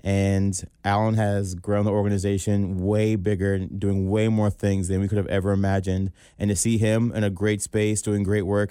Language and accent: English; Virginia, United States; now in Cincinnati, United States; I'm not from Cincinnati. I grew up in Northern Virginia.